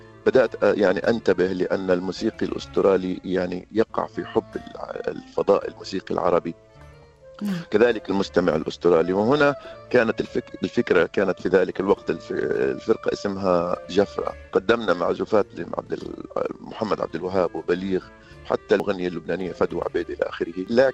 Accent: Saudi Arabia; moved away as an adult; also born or lived in Jordan; now in Melbourne, Australia; أنا ولدت في الأردن ونشأت في السعودية وتلقيت تعليمي هناك، درست الهندسة الكيميائية في الأردن، وعدت إلى السعودية للعمل كمهندس كيميائي، ثم جاءت فكرة الدراسات العليا في مجال إدارة الأعمال، وهنا وصلت لأستراليا كطالب MBA في عام 2003.

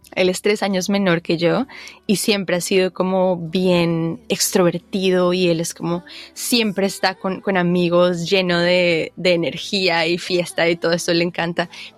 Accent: San Andrés, San Andrés, Providencia and Santa Catalina, Colombia; also born or lived in Bogotá; yo crecí en San Andrés Islas y bueno, nací en Bogotá, pero llevo la isla siempre en mi música y en el alma

